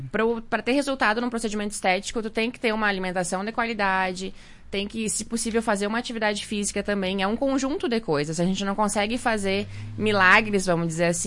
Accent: Santa Maria, Rio Grande do Sul, Brazil; born there; also born or lived in Bento Gonçalves; now in Marau, Brazil; Sou natural de Santa Maria. Morei muitos anos em Bento Gonçalves e há 3 anos estamos em Marau.

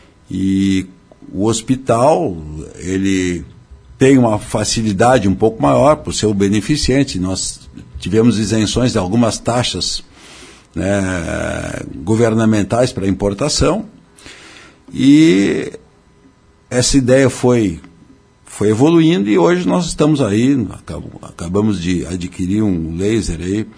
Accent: Farroupilha, Rio Grande do Sul, Brazil; now in Garibaldi, Brazil; não sou nascido em Garibaldi, sou farroupilhense, mas Garibaldi é minha cidade do coração, né? Minha esposa, fiz minha vida aqui.

